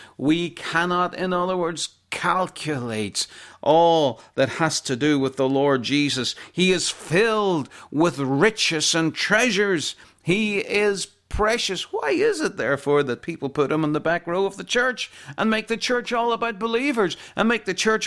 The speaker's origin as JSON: {"language": "English", "country": "Ireland", "said": "I'm from Ireland, as you know, and I'm from a wee village called Maharaa"}